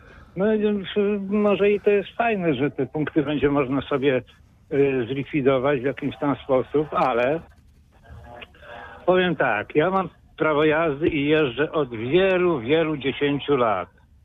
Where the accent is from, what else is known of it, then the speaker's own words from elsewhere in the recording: Wałcz, West Pomeranian Voivodeship, Poland; ja z Wałcza jestem.